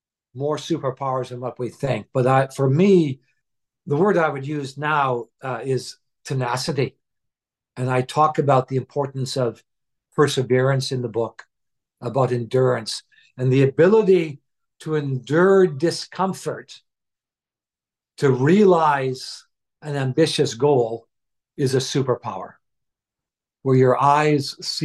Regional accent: Canada; moved away as an adult; also born or lived in England; now in Japan; I moved to Japan with my wife. She was born and raised here, and I'm a Canadian.

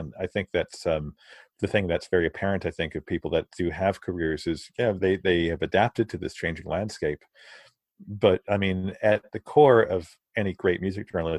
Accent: Naples, Virginia, United States; also born or lived in London; I grew up in Naples, in Italy. I was born in London, grew up in Naples, in Virginia, in the States.

